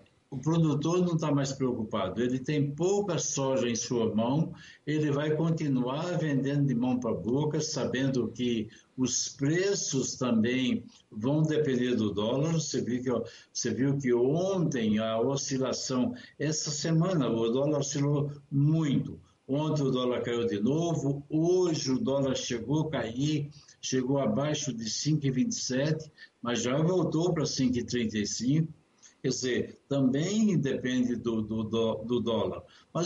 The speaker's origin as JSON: {"language": "Portuguese", "country": "Brazil", "said": "Eu gostaria muito que nós, brasileiros, fôssemos como americano"}